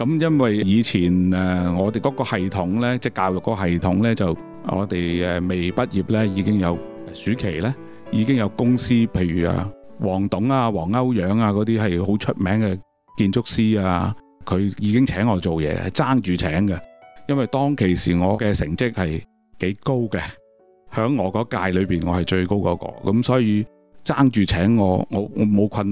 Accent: Hong Kong; 咁我都是一个在香港屋邨长大的小朋友嚟嘅啫，嗰阵时一路都喺香港读书啦、成长啦，喺理工设计毕业啦

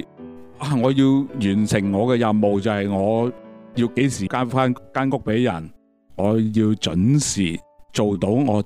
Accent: Hong Kong; 你知我哋香港人发挥个精神咧，就系努力不懈。

